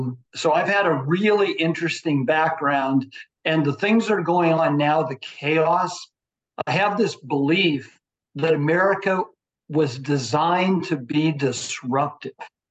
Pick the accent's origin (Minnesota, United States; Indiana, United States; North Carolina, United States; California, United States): California, United States; Santa Clara; Well, Mel, I grew up in Santa Clara, California. My mother was the first woman city councilman there.